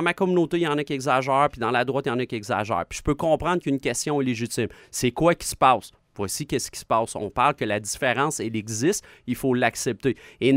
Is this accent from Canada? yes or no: yes; Quebec, Canada; Moi, je suis né à Poly de Charlebourg. J'ai grandi, puis il n'y avait pas beaucoup de gens issus de l'immigration.